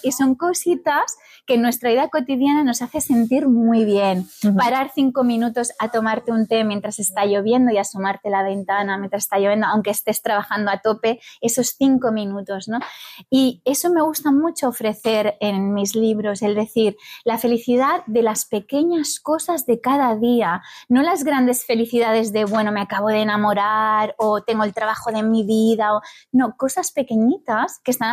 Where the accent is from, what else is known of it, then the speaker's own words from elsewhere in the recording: Barcelona, Catalonia, Spain; Yo soy de Barcelona, he nacido allí y la conozco bien, es mi ciudad.